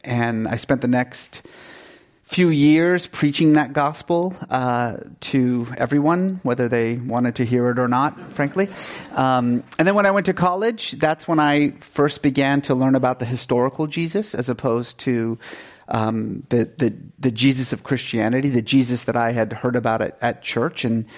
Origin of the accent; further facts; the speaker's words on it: Iran; I grew up in Iran was sort of culturally Muslim